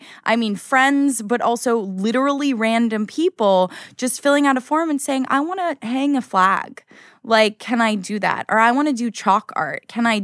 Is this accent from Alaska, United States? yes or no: no; California, United States; And also grew up, born and raised in California, had never heard of it until I was like 20.